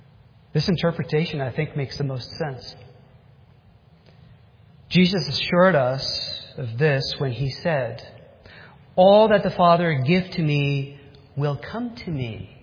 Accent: New York, United States; I was in my living room watching the ticker tape parade, and I was from New York.

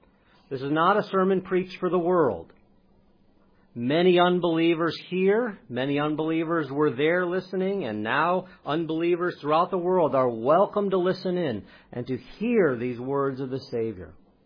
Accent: United States; accent: American; shown great patience to put up with my American accent for 3 Sabbaths now.

